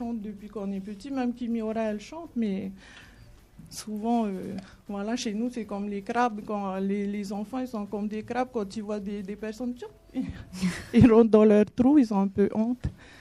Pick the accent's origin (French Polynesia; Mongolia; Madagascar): French Polynesia; moved away as an adult; now in France; Alors, j'ai vécu depuis ma naissance. Je suis née en Polynésie. Et ça fait bientôt 6 ans que je suis ici en France.